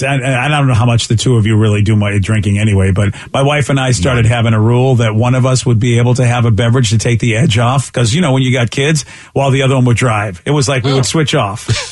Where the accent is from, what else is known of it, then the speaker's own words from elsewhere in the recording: Massachusetts, United States; When I grew up in Massachusetts, the Hood was the dairy, and so they called them Hoodsies, the little cups with the spoons.